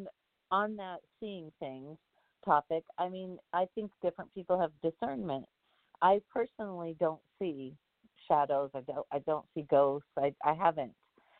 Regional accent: Bellingham, Washington, United States; I grew up in Bellingham, and we would always drive along Chuckanut Drive, and you see the water and the forest.

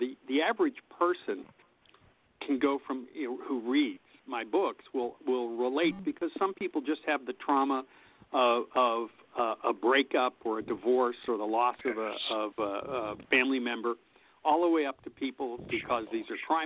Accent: Pittsburgh, Pennsylvania, United States; I come from Pittsburgh, Pennsylvania. It's my hometown.

